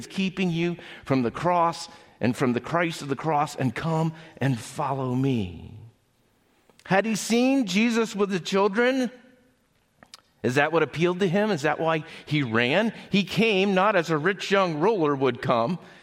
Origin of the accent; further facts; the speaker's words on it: Pennsylvania, United States; I'm from South Central Pennsylvania. We don't say, that was really good. We say, that was not bad.